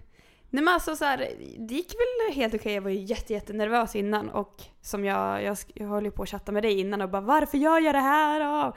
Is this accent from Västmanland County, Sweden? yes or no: yes; Kungsör, Västmanland County, Sweden; now in Eskilstuna, Sweden